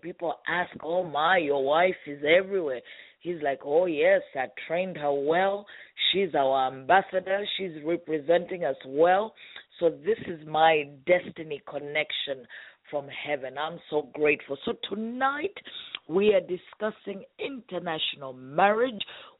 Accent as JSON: {"language": "English", "country": "Kenya", "tie": "born or raised there", "also_born_or_lived": "Zambia", "said": "As you know, I'm from Zambia, raised in Kenya, married to a handsome man from Rwanda"}